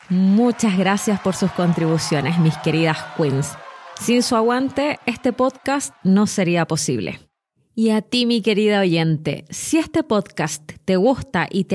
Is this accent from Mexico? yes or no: no; Chile; soy chilena y soy la creadora de este podcast